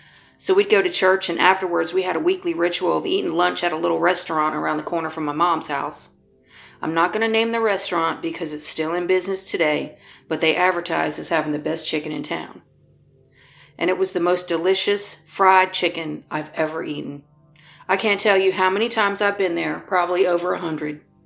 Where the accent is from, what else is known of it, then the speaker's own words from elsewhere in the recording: Daytona Beach, Florida, United States; I grew up in Daytona Beach, Florida in the 1970s and 80s.